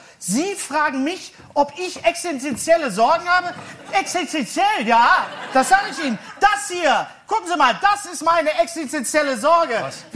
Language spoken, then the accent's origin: German; Bochum, North Rhine-Westphalia, Germany; ich komme aus Bochum, ja, da bekommt man das Parteibuch schon bei der Geburt